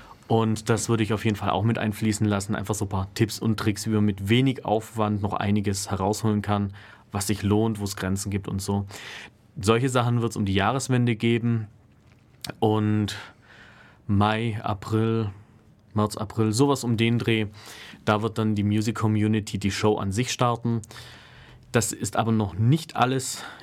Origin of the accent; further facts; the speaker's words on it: Ulm, Baden-Württemberg, Germany; born there; nur nachdem mein Geburtsort hier in Ulm ist, habe ich gesagt, jetzt fange ich erstmal vor der Haustüre an.